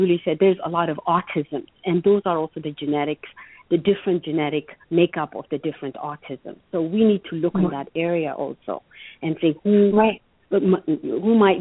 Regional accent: Ethiopia; Growing up in Ethiopia, I did not know anybody that has a child with autism, and my parents did not know anybody.

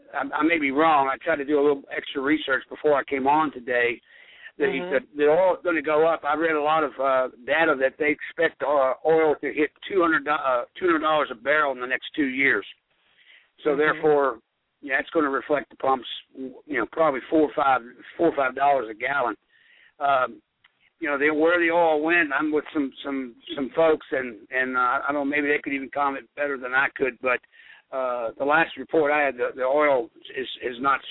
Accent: Louisville, Kentucky, United States; from Louisville, Kentucky.

